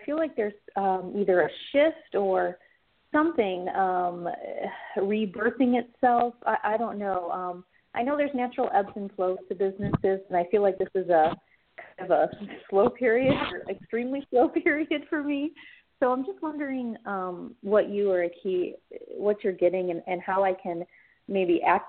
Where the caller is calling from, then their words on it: Austin, Texas, United States; in Austin.